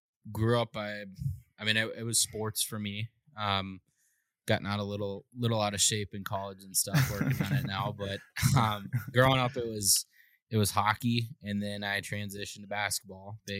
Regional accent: Minnesota, United States; No, so I grew up in north of the Twin Cities in Minnesota. So I'm born and raised in Minnesota

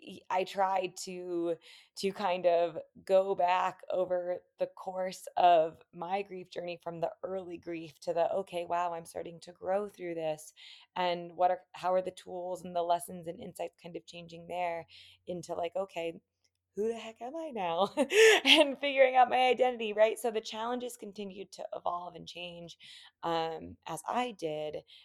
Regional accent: Durango, Colorado, United States; now in Denver, United States; So I'm living in Denver, Colorado. We actually just moved to a neighborhood that is legitimately right next to the university where Ian and I met. So it's been a fun synchronicity. But I grew up in Durango, Colorado

